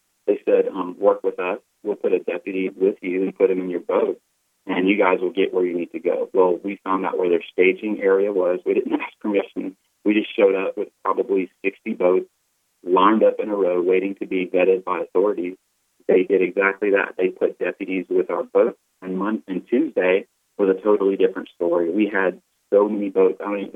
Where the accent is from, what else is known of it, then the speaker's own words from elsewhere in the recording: Lafayette, Louisiana, United States; also born or lived in Lake Charles / Shreveport; now in Baton Rouge, United States; I was born in Lake Charles. I went to high school in Lafayette, and I live in Baton Rouge now. I lived in Shreveport, actually, for 13 years in between. So I'm from Louisiana. My family's from here.